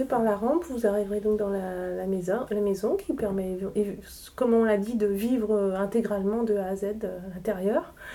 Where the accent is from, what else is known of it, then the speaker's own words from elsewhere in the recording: Brittany, France; Je suis arrivée ici en août dernier, effectivement. Je suis bretonne, mais j'étais dans la région de Rennes au préalable, depuis très longtemps.